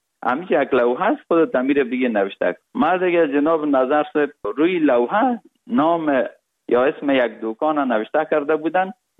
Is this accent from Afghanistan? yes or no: yes; Kabul, Afghanistan; also born or lived in Parwan; تولدم در ولایت پروان شده و بعد از او 40 روزه بودیم که پدرم مرا کابل آورد، چون وظیفه ایشان در کابل بود و ما در سایه کوتی سنگی کابل بزرگ شدیم.